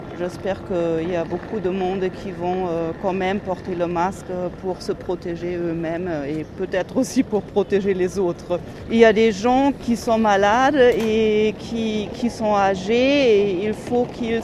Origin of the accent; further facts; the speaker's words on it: Germany; French is a second language; Je suis allemande et je ne parle pas très bien le français.